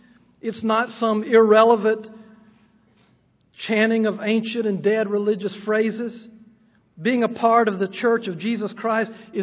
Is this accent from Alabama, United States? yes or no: yes; Alabama, United States; moved away as an adult; now in Oklahoma City, United States; My family and I moved to Oklahoma City about 11 years ago. I was raised in Alabama. I had lived there all of my life.